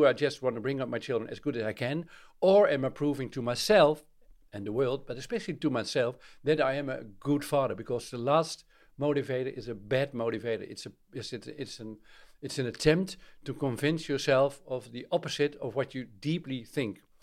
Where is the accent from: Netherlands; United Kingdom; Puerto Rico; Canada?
Netherlands; Yeah, I'm from Holland.